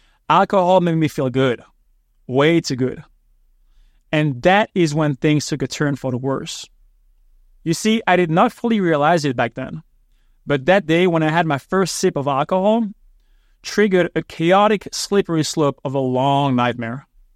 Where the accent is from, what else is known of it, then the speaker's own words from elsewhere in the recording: Martinique; also born or lived in Florida, United States; I was born in Florida, but I grew up in the Caribbean, on the French island of Martinique.